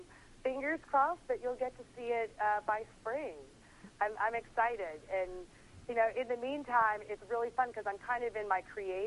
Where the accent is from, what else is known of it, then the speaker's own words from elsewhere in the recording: Tennessee, United States; now in New York, United States; I'm from Tennessee. I moved to New York. My kitchen is so tiny, it's the size of most people's bathroom.